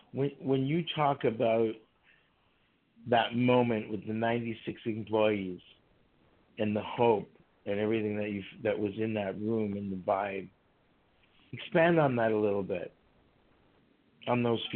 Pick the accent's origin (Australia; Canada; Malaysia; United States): Canada; I'm Canadian, so in Canada we learn how to speak French and English. So we took French all through school, so I know a little bit of French. Je parle un peu de français.